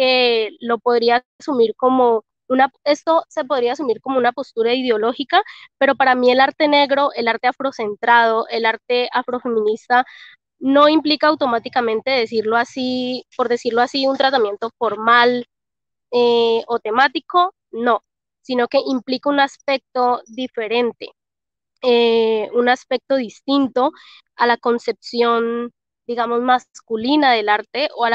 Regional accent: Balboa, Cauca, Colombia; soy del municipio de Balboa, ubicado en el Valle del Patía. Vivo en esta zona.

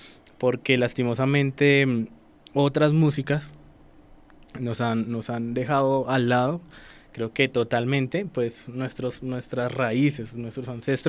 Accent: Cumaral, Meta, Colombia; also born or lived in Bogotá / Villavicencio; yo nací en Bogotá y me crié en el llano, en Cumaral y Villavicencio.

